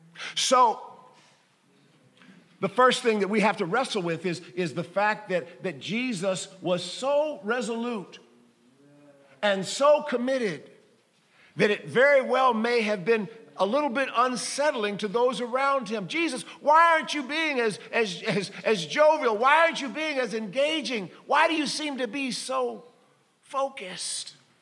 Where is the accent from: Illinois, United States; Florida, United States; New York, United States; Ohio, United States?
Ohio, United States; Cleveland; in the lower auditorium of the Antioch Baptist Church, where I grew up in Cleveland, Ohio, there was a midweek evening service.